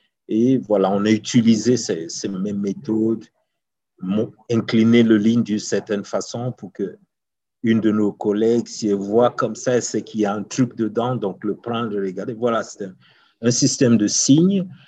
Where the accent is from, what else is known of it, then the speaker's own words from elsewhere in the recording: Uganda; moi, je viens d'Ouganda